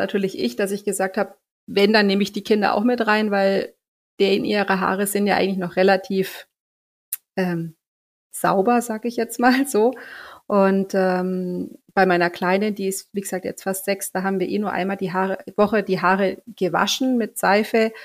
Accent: Bavaria, Germany; Ich komme aus der Nähe von Augsburg, bin 40 Jahre alt

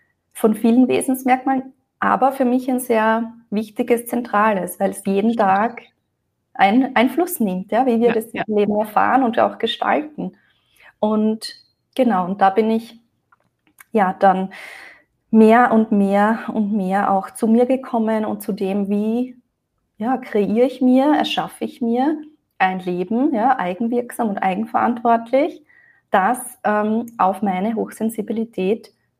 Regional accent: Austria; Ich komme aus Österreich, lebe auch in Österreich, ja. Komme aus den Bergen und genau, bin jetzt 33 Jahre alt

